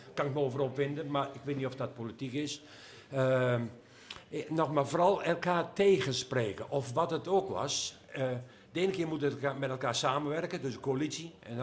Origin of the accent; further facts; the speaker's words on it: Netherlands; En ik ben wereldburger en ik ben mens en ik ben Nederlander.